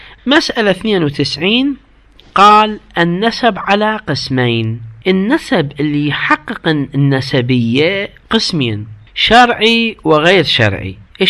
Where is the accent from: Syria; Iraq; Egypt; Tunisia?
Iraq; خصوصا حرب الكويت أيضا عندنا بالعراق